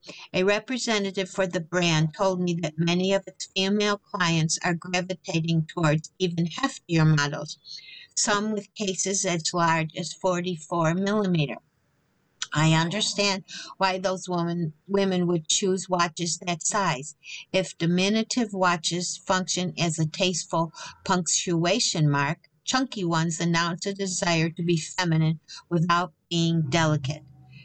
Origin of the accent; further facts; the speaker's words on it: Australia; As an Australian, it's required by law.